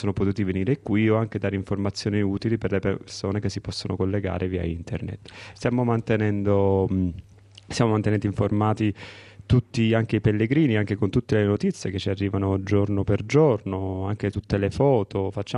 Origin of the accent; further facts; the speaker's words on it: Salerno, Campania, Italy; provengo da Salerno